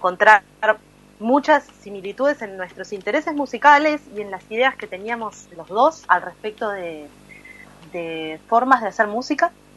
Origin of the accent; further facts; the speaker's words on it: Ciudad de la Costa, Canelones, Uruguay; born there; now in Montevideo, Uruguay; yo soy uruguaya, nací en Ciudad de la Costa, que es a 20 kilómetros de Montevideo. Y hace 4 años casi que estoy viviendo ya aquí en la capital.